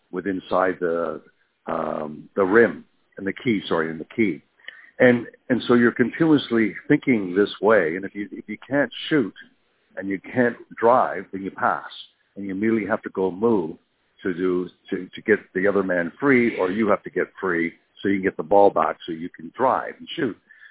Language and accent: English; Canada; even though I grew up in Canada